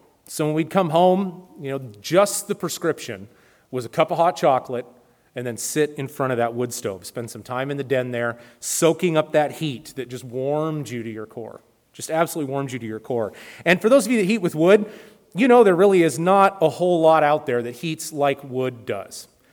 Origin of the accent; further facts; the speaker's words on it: Spokane, Washington, United States; growing up in the Spokane area, we had our fair share of winter weather.